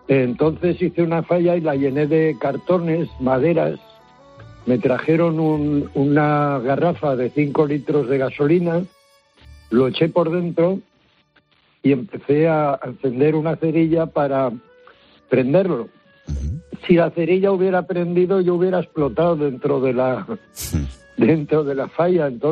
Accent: Valencian Community, Spain; Pues yo hice, como buen valenciano, una falla en la puerta de la universidad.

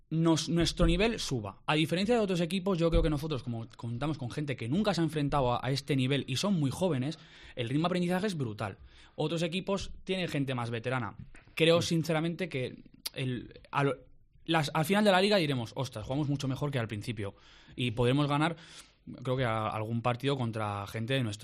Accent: Catalonia, Spain; Yo soy catalán y jugaba contra Navarra.

